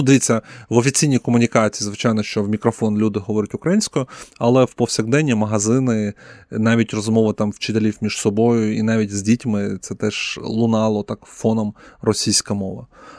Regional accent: Stakhanov, Luhansk Oblast, Ukraine; в моєму дитинстві якась така була боязнь кудись подаватися, і я вам навіть поза ефіром казав, що я там боявся приїжджати зі Стаханова в Луганськ

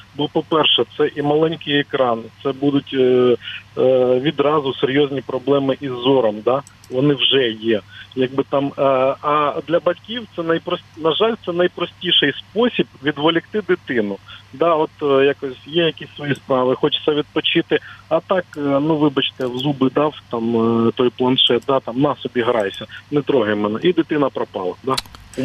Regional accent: Oleksandriia, Kirovohrad Oblast, Ukraine; в моєму рідному місті Олександрія Кіровоградської області

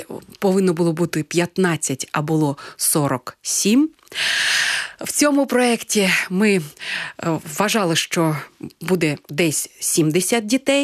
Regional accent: Luhansk, Luhansk Oblast, Ukraine; Зрозуміло, що ми теж луганчани

